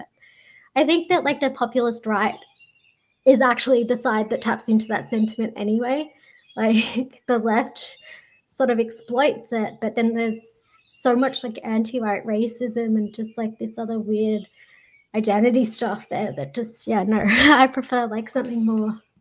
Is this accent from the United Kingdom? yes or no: no; Australia; Like I'm quite Australian like that.